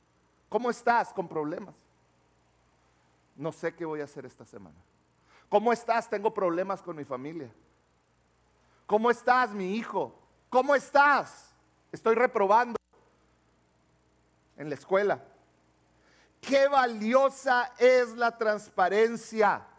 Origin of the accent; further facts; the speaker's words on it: Mexico; Lo que nosotros no hacemos y como mexicanos menos hacemos.